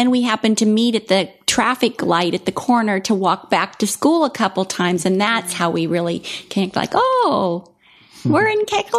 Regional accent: Portland, United States; And he was from Portland. I was from Portland.

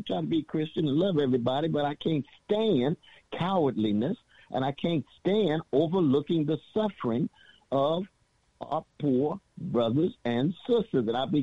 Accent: Sacramento, California, United States; They talking about brothers and sisters I grew up with on the Chaco side of Sacramento, coming out of Shiloh Baptist Church.

